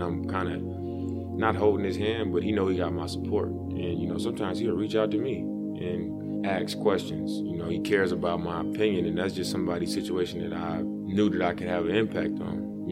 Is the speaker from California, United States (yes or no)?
yes; Oakland, California, United States; and I'm from Oakland, I'm tough, and I've been in the streets with all my friends